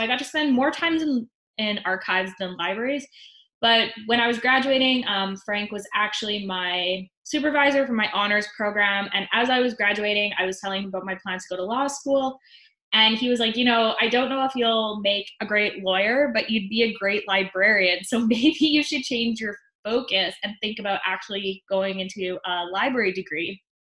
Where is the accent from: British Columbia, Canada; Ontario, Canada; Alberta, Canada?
Alberta, Canada; born there; I was born here in Alberta. My mom is Métis